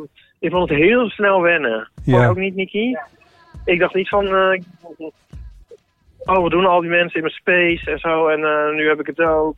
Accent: Rotterdam, South Holland, Netherlands; born there; Mijn geboortestad is het.

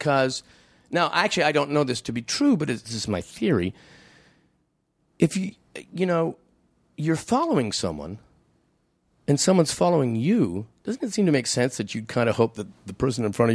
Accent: Hamilton, Ontario, Canada; there was a guy I knew on this when I grew up in Hamilton. He had a voice that would go high and then low. He was a neighbor.

